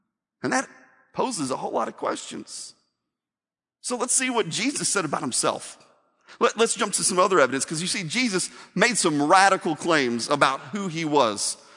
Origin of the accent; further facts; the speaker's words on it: Evansville, Indiana, United States; born there; Now, I was born on December 7th, 1973, at Welburn Hospital in Evansville, Indiana.